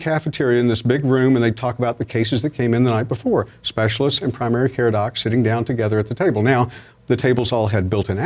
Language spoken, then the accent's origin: English; Albany, Georgia, United States; I grew up in Southwest Georgia, Albany, Georgia.